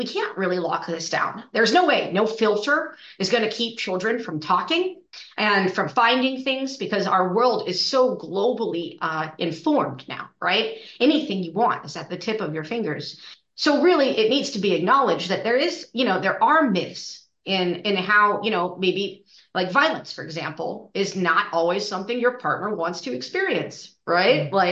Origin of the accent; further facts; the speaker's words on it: Reno, Nevada, United States; I'm from Reno, Nevada, originally.